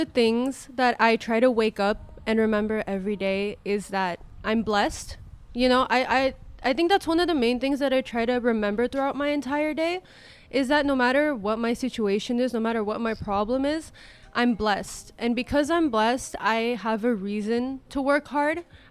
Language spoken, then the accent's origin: English; Afghanistan; I'm from Afghanistan. There's girls in my country right now wishing that they could be worried about their test.